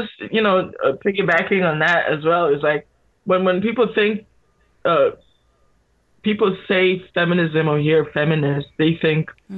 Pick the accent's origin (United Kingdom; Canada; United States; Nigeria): Canada; Good thing is I'm Canadian, so we have fun.